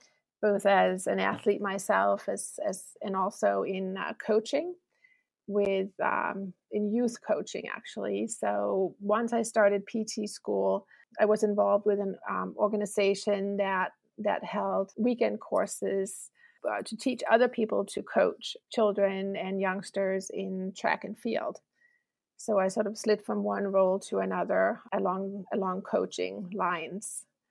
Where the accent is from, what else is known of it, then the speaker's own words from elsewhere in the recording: Denmark; I'm from Denmark. I grew up in a little village that was also an epilepsy hospital at the time.